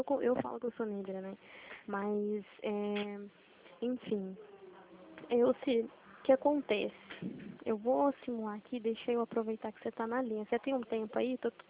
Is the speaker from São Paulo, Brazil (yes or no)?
yes; Limeira, São Paulo, Brazil; Eu sou aqui de Limeira, São Paulo